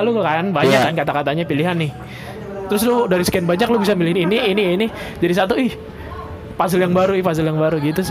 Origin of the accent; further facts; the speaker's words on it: Indonesia; accent: Javanese Ngapak; gue orang Jawa ngapak ya.